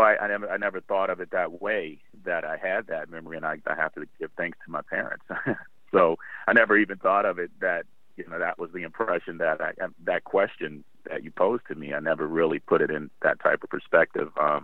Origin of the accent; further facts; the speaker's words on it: Washington, D.C., District of Columbia, United States; born there; Well, I was born in the Washington, D.C. metropolitan area.